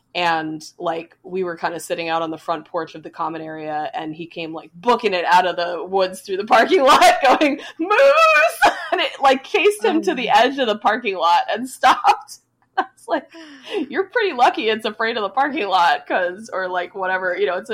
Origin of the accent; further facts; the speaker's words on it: New Jersey, United States; yeah, you know, like my home state. Jersey is my home state. That's where I grew up.